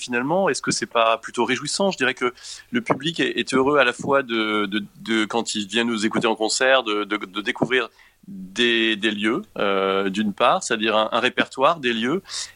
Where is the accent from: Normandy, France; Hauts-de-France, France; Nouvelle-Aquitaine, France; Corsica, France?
Normandy, France; effectivement, je suis normand, mais je joue dans le Jura depuis des années.